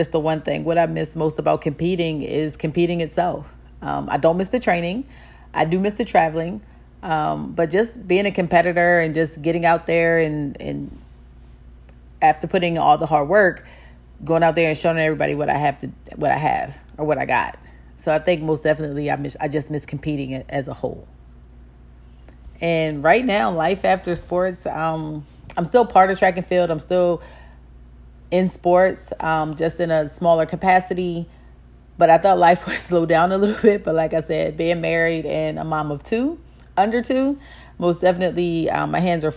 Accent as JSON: {"language": "English", "town": "Chester", "region": "Pennsylvania", "country": "United States", "tie": "born or raised there", "said": "I was born in Southwest Philadelphia, and I grew up in Chester, PA."}